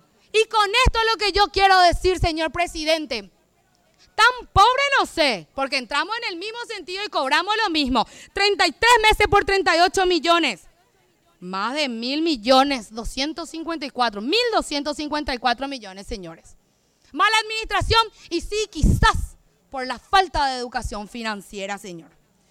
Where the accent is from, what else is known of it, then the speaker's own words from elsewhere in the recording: Central, Paraguay; yo soy de Central, colegas, pero me manejo por Asunción